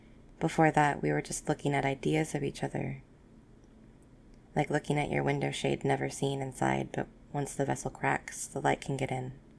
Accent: United States; Two, where are you from? I am from America, the States.

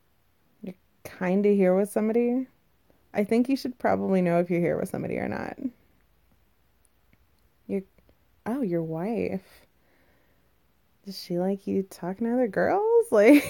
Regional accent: Arizona, United States; I'm new to the area. Yeah, I'm originally from Arizona, and it's definitely a change of pace.

